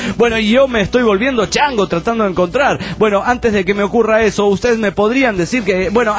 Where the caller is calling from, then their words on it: Villa María, Córdoba, Argentina; Villa María también, que es provincia de Córdoba